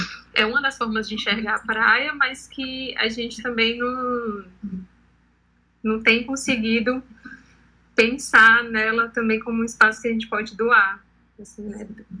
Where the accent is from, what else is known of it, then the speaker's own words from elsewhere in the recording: Paracuru, Ceará, Brazil; Eu sou de Paracuru, eu nasci lá.